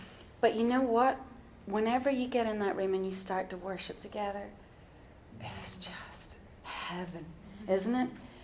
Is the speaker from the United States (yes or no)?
no; Ireland; It's because we're Irish and we get away with all sorts of naughtiness.